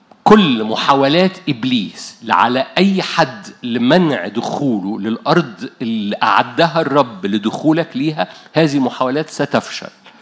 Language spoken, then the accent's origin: Arabic; Egypt; عندنا في مصر في تعبير كده بايخ،